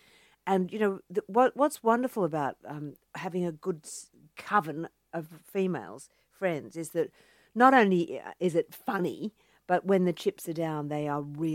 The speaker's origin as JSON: {"language": "English", "town": "Cronulla", "region": "New South Wales", "country": "Australia", "tie": "born or raised there", "said": "Well, I grew up in the Shire, which we call the Insular Peninsula in Sydney, you know, at Cronulla."}